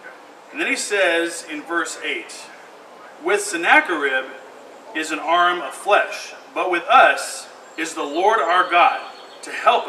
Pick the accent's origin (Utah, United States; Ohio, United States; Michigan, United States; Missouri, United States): Missouri, United States; St. Louis; I was from North County, after all, and I wanted to stand alongside my friends of color to show that I cared about their safety and about my town